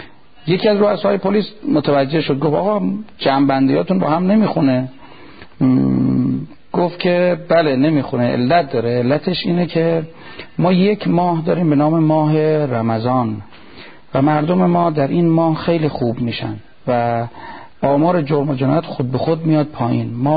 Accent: Iran; ویژه ما ایرانیام نیست

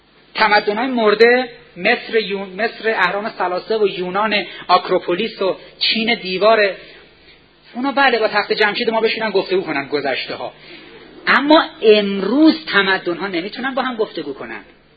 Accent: Iran; به هر کی تو خیابون نگاه میکنیم به عنوان یه ایرانی احساس کنیم

